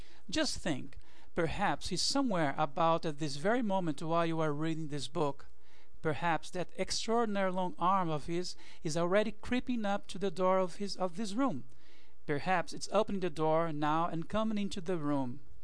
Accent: Brazil; from Brazil

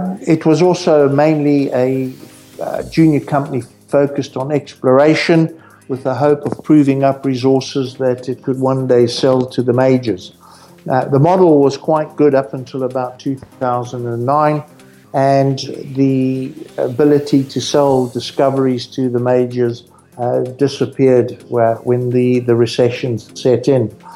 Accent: Zimbabwe; My wife and I went back to Zimbabwe because we're from Zimbabwe

